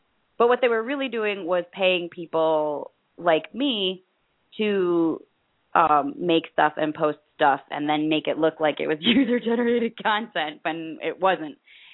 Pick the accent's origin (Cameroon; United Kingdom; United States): United States; You know, I can, I'm an American. I've lived here all my life, so I can only speak for what it's like here.